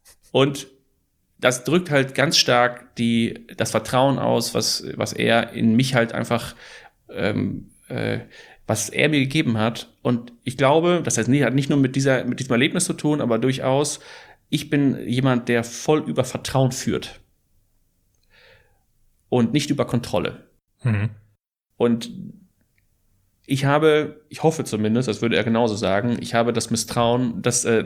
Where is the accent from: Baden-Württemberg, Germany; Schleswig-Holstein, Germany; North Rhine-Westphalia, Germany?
North Rhine-Westphalia, Germany; Das ist eine sehr schwierige Frage, weil ich bin Holländer und Schweizer und bin aber im Ruhrgebiet aufgewachsen.